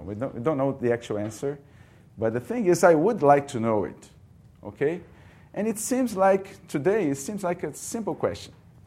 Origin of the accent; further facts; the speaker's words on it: Rio de Janeiro, Brazil; English is a second language; I come from some place, interesting place now, hot place. I come from Brazil, Rio, Catholic University of Rio. So this is in down below, South America.